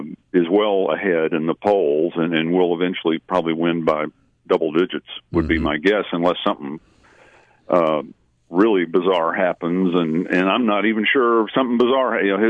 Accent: Alabama, United States; I consider it my home state, even though we don't live there right now.

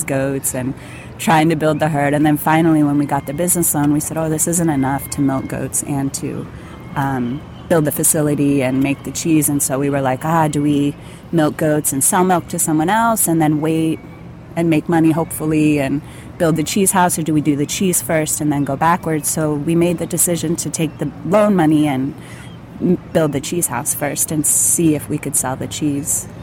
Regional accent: Florida, United States; You know, I'm from Florida, it was the year, I think, of the ice storm in North Carolina.

